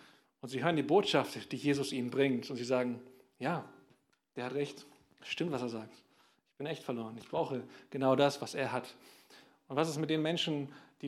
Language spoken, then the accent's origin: German; North Rhine-Westphalia, Germany; ich bin in einer anderen Gemeinde aufgewachsen, ich komme aus dem Ruhrgebiet, war aber im gleichen Bund wie die Gemeinde, Ecclesia